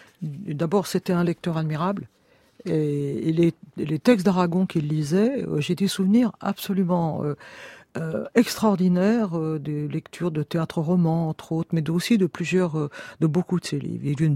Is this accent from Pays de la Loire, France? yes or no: yes; Béhuard, Pays de la Loire, France; Beuard est une île qui fait partie de mon village natal